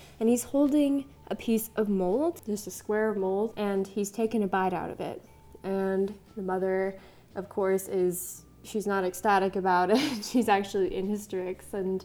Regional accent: Arizona, United States; was a description of the heat in Arizona, and I'm from Arizona

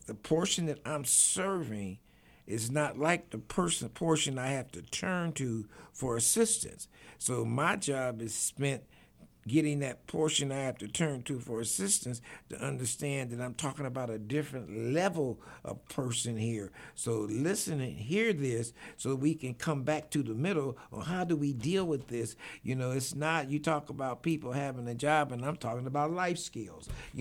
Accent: Argentina; I grew up in Argentina in a Baptist faith, but I had a world-class minister that raised us on the same philosophy you're speaking of right now.

